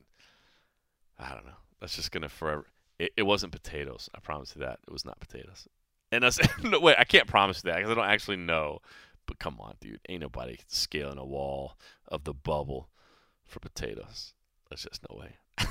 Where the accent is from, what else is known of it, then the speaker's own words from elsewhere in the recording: Texas, United States; But, you know, growing up in Texas, eating Louisiana hot sauce, you know, growing up with that as part of my diet, man